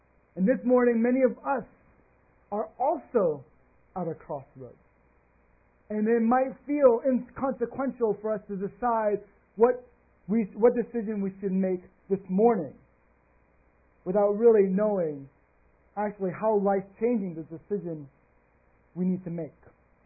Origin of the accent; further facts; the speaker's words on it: Texas, United States; As many of y'all know, I am originally from Texas